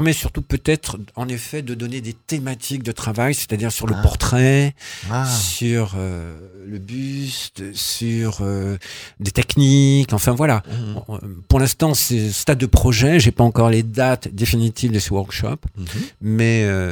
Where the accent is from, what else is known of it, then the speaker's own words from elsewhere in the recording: Rodez, Occitanie, France; Après 48 ans d'absence, puisque moi, j'ai fait enfance-adolescence à Rodez, et je suis parti 48 ans, avoir plusieurs vies.